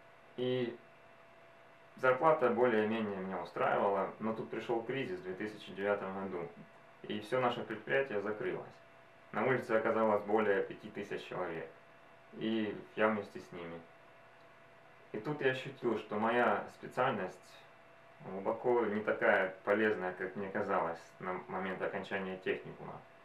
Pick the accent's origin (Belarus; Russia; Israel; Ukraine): Ukraine; я из Украины, живу в городе Запорожье.